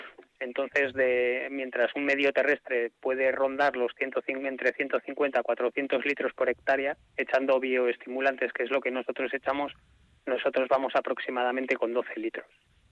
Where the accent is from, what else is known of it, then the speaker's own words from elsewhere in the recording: Ollabarre, Basque Country, Spain; yo pertenezco, yo soy de Ollabarre, del pueblito de Ollabarre, que pertenecemos a Iruña de Oca.